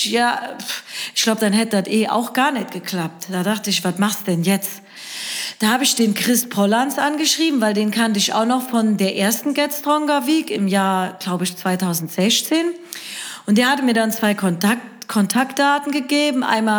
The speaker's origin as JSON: {"language": "German", "town": "Siegen", "region": "North Rhine-Westphalia", "country": "Germany", "lives_now": "Metzingen, Germany", "said": "Ich komme ja aus Siegen ursprünglich und lebe jetzt in Metzing."}